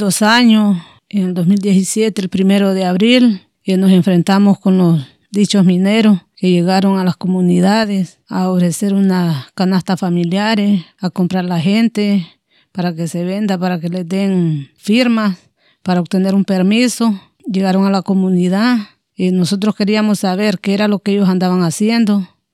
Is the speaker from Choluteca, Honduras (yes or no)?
yes; El Triunfo, Choluteca, Honduras; vengo de Honduras, del municipio del Triunfo, departamento de Choluteca, y mi comunidad se llama Agua Caliente y pertenezco al Triunfo.